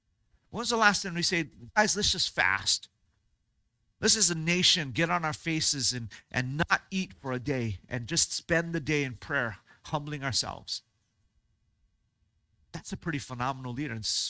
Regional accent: United States; I grew up in America, so I'm Chinese on the outside, American on the inside.

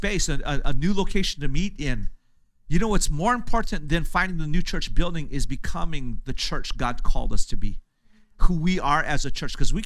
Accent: United States; maybe this is just because I come from America.

